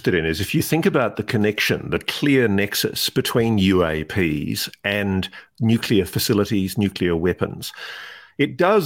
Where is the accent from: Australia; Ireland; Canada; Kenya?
Australia; New South Wales; from Australia in the sunny southern highlands of New South Wales